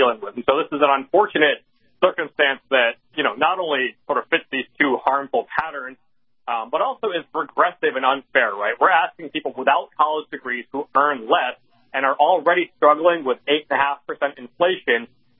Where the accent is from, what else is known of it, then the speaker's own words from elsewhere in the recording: Northeast, United States; I'm actually from the Northeast. I'm a, you know, a person of color, millennial.